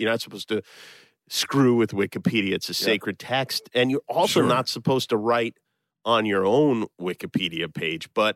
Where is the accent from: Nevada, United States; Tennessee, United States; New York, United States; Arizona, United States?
Nevada, United States; Las Vegas; I have two siblings, a brother and a sister. I'm the oldest. I grew up mostly in Las Vegas.